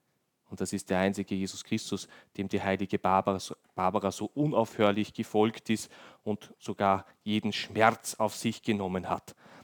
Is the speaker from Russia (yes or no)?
no; Lower Austria, Austria; Und ich komme aus dem Bezirk Amstetten